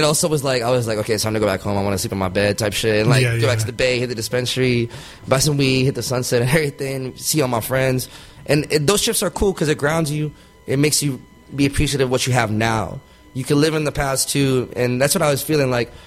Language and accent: English; Philippines; also born or lived in United States; And even in like I'm Filipino but also American, like even those type of things.